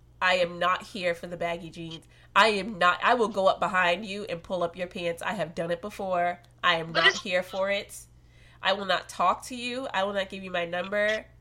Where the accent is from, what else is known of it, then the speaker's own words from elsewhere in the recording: Boston, Massachusetts, United States; I'm from Boston. I don't know what it's like to rep other teams.